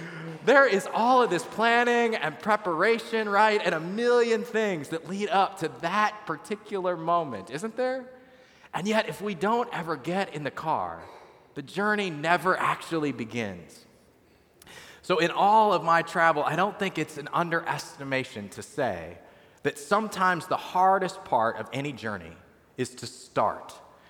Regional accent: Midwest, United States; Especially like anything I'd had growing up in the Midwest, right?

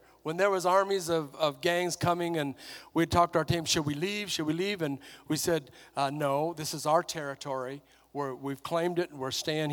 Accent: Alaska, United States; Because I was raised in Alaska, and Alaska's cold, and I have no tolerance for cold anymore.

